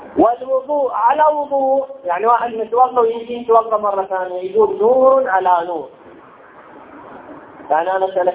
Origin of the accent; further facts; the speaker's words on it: Iraq; ينفتح عندنا في العراق 40 قمر